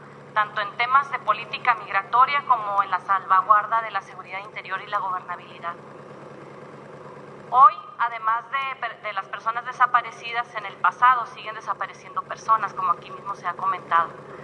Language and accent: Spanish; Baja California, Mexico; que somos de Baja California